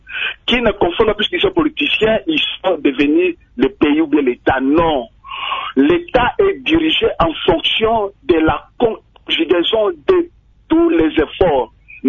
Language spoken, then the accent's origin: French; DR Congo; chez nous, en RDC